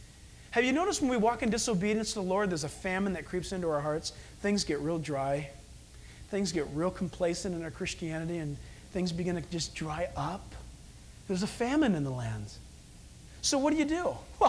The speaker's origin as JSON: {"language": "English", "town": "San Diego", "region": "California", "country": "United States", "tie": "born or raised there", "said": "I was born and raised in San Diego"}